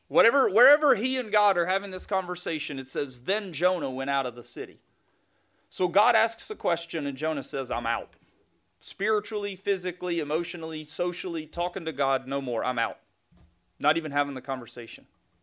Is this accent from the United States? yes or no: yes; Tennessee, United States; despite growing up in Tennessee and whatever stereotypes I could traffic in.